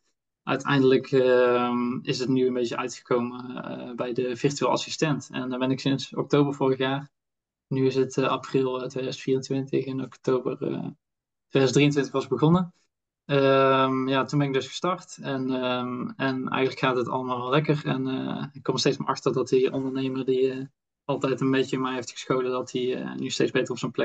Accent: Oisterwijk, North Brabant, Netherlands; also born or lived in Tilburg; En ik kom uit Tilburg, ik kom uit het zuiden van het land, Brabant. Ben ik opgegroeid ook in Oosterwijk, een klein dorpje naast Tilburg.

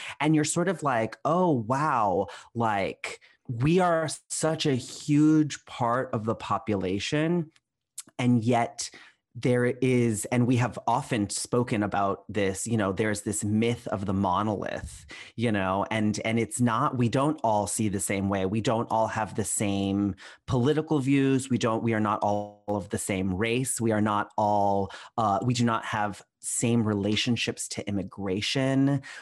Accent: Orlando, Florida, United States; I'm from Florida too. Puerto Rican, Ecuadorian household. I grew up in Orlando and I'm just like, oh, Florida.

